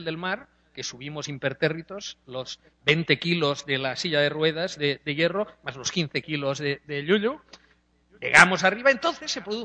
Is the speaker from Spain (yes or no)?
yes; Barcelona, Catalonia, Spain; accent: Catalan; Ella ya pilló que mi acento era raro, catalano, sí, sí, ah, de Barcelona